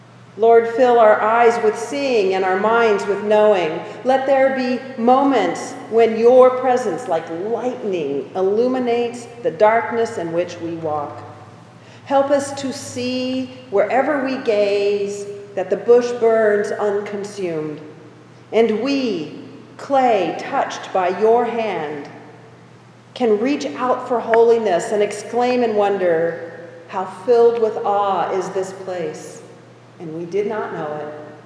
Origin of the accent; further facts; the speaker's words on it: Denver, Colorado, United States; I grew up in Denver, and you could see them out over the plains, tall, towering structures.